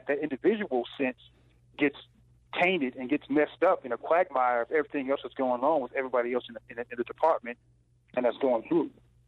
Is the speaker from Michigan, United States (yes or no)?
no; North Carolina, United States; The one thing I noticed is that I'm from North Carolina